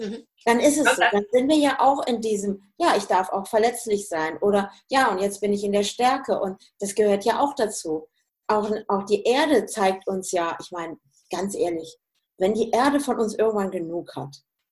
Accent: Hesse, Germany; also ich komme ja eigentlich auch aus dem Hessischen, ne?

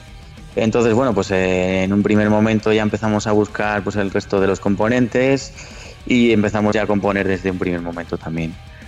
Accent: Valladolid, Castile and León, Spain; yo soy de Valladolid y Miguel también

